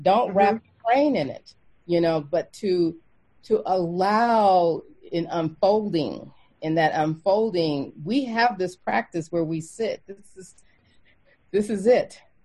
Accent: Los Angeles, California, United States; Now, I was in Los Angeles when that, I'm from Los Angeles.

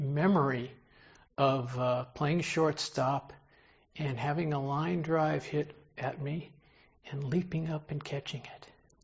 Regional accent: California, United States; And I was also a San Francisco Giants fan. I grew up in the Bay Area.

